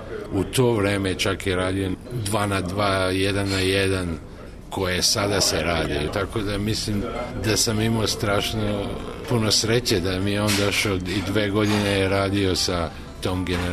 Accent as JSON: {"language": "Serbian", "town": "Žarkovo", "region": "Belgrade", "country": "Serbia", "tie": "born or raised there", "lives_now": "Australia", "said": "Ja uvek kad me pitaju odakle si, ja uvek kažem Žarkovo, prvo pre Beograda. Još uvek smo tu"}